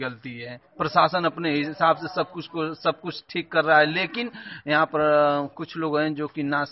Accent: Jalalabad, India; हम जलालाबाद के मूल निवासी हैं।

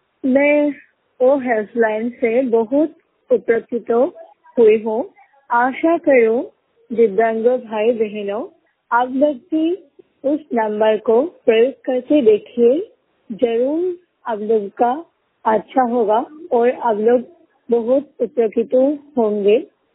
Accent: Assam, India; असम से हूँ।

